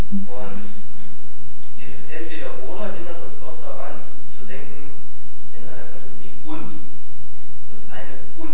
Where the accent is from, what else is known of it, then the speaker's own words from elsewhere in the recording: Thuringia, Germany; ich komme aus Münhausen, das ist Thüringen, also neue Bundesland.